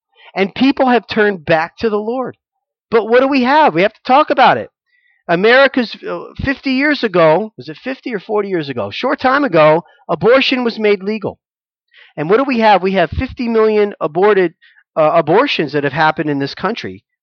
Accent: United States; I'm an American. I'm a fourth generation American. I'm a proud American. I'm happy to be in this country.

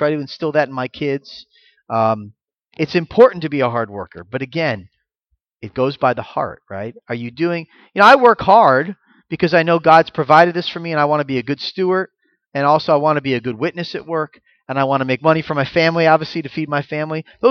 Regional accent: Florida, United States; I'm from Florida. We have hurricanes in Florida.

